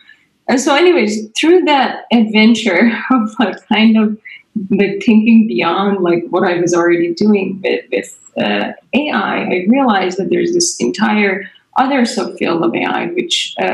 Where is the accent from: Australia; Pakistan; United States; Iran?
Iran; So I grew up in Iran.